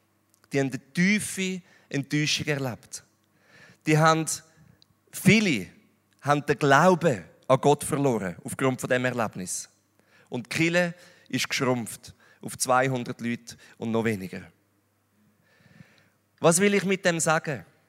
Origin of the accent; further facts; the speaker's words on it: Switzerland; in dem sind wir Schweizer eigentlich tendenziell sehr gut, nämlich im die perfekte Welt mimen.